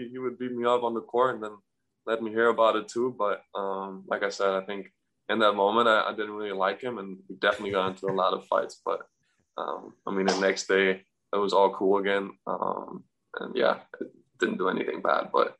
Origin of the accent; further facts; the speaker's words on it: Germany; English is a second language; growing up in Germany